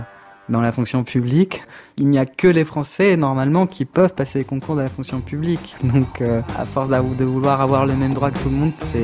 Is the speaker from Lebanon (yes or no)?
no; France; je suis français